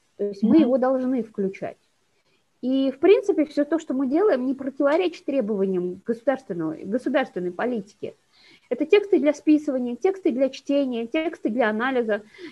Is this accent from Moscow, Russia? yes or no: no; Chuvashia, Russia; я чувашка, да, я отношусь к Чувашской республике